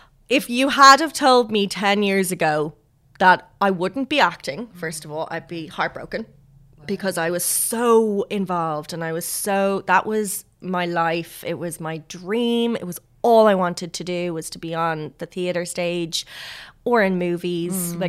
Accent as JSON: {"language": "English", "country": "Ireland", "said": "You know, any time you met someone new, we're Irish."}